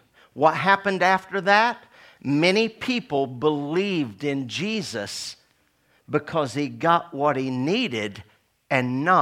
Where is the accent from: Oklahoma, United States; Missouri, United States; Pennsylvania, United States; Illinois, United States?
Oklahoma, United States; I'm from Oklahoma, born and raised, in which we still pay our landscapers more than our educators.